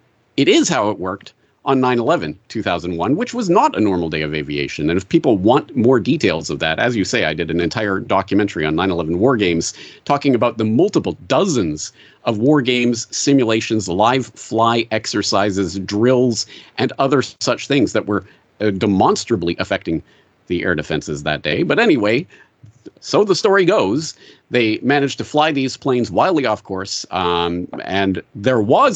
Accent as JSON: {"language": "English", "country": "Canada", "said": "certainly the American media, which I was watching as a Canadian. We get, of course, a lot of secondhand American media."}